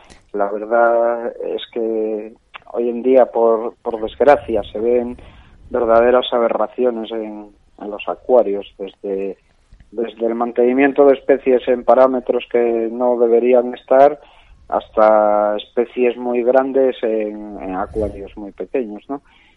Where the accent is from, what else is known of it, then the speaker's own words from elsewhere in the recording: Asturias, Spain; como ya me has presentado, soy un asturiano de 46 años